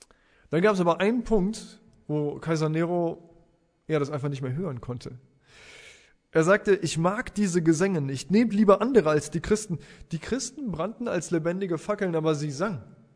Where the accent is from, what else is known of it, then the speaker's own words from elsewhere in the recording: Viersen, North Rhine-Westphalia, Germany; Ich bin 39 Jahre alt, ich komme aus Viersen